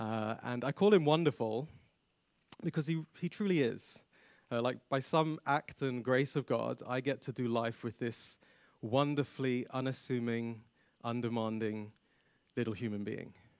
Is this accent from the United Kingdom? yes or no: yes; London, United Kingdom; now in Stockholm, Sweden; I'm a Londoner by birth, but then, I say prior to that, not really, but my family, they hail from Trinidad, which is in the Caribbean. So I have roots and I have connections to the Caribbean and to the UK, and now to Sweden.